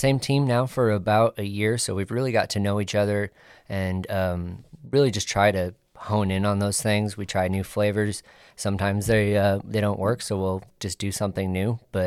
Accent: Collinsville, Illinois, United States; now in Dow, United States; Originally from Collinsville, but I moved to the area about 5 years ago. My wife and I live out in Dow.

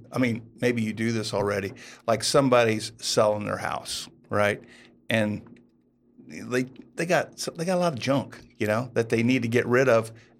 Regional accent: Hardin, United States; When I grew up in Hardin, we lived at the bottom of a hill right in town across the street from St. Francis Church and School.

